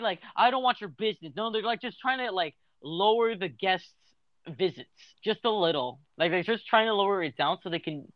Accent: California, United States; I'm a Californian.

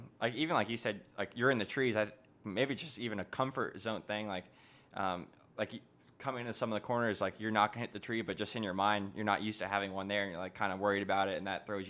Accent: Florida, United States; I'm from Florida, and we have a local race there, and it gets super gnarly

